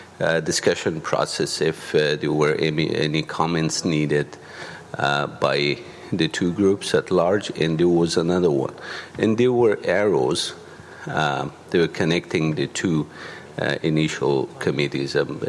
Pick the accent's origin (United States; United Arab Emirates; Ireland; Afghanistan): Afghanistan; I'm a fellow from Afghanistan.